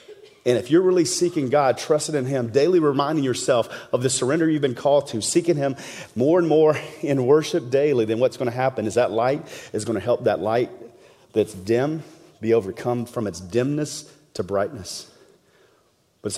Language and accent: English; South Carolina, United States; I'm from South Carolina, okay?